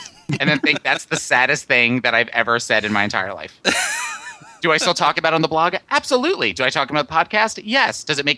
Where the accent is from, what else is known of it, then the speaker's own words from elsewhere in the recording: New Jersey, United States; I'm actually from South Jersey, which means Franco will now make fun of me because everybody makes fun of South Jersey.